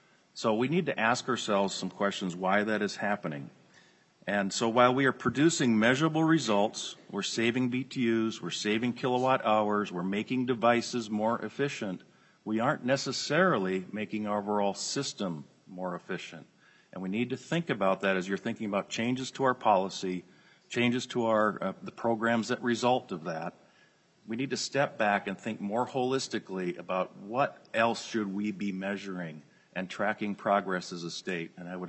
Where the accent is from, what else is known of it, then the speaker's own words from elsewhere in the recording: Minnesota, United States; As a kid growing up in Minnesota, I would hear from my grandparents and parents, waste not, want not.